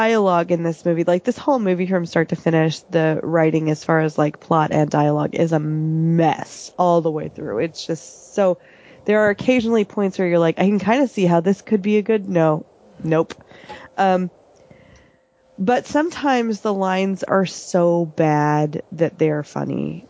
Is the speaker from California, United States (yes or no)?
yes; California, United States; I grew up in Southern California.